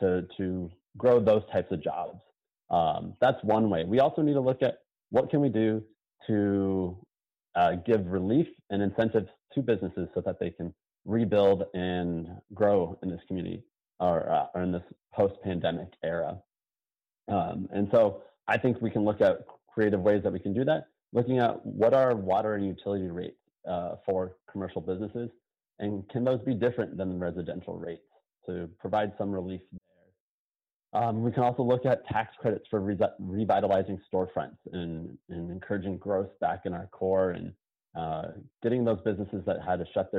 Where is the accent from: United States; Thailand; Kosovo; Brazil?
United States; Spokane, Washington; I was born and raised here in Spokane District 3 in Indian Trail.